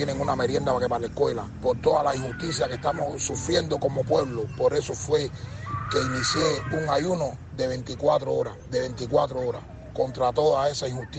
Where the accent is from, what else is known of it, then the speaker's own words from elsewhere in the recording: Cuba; aquí como cubanos, como pueblo.